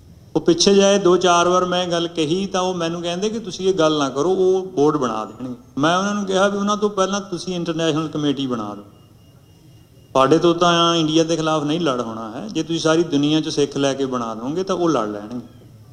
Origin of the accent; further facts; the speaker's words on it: Punjab, India; ਮੈਂ ਨਾ ਦੁਆਬੇ ਤੋਂ ਹਾਂ, ਤੁਸੀਂ ਵੀ ਬਹੁਤ ਸਾਰੇ ਹੋਣੇ ਦੁਆਬੇ ਤੋਂ ਹੀ। ਆਪਣੇ ਏਰੀਏ ਬੱਬਰਾਂ ਦੀ ਲਹਿਰ ਹੋਈ